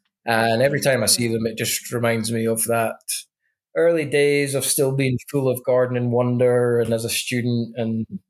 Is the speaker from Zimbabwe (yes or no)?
no; Scotland, United Kingdom; that's not just because I'm Scottish